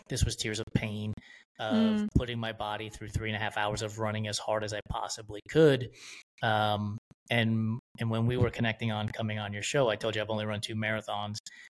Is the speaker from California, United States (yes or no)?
no; New York, United States; I grew up in New York, and a bicycle was like a BMX or a mongoose, like sure, riding up yeah. and down the street.